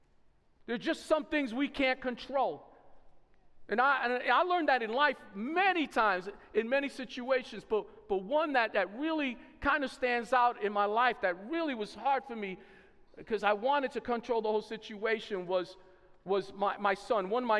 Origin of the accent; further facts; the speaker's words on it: New York City, New York, United States; I'm from New York City, right?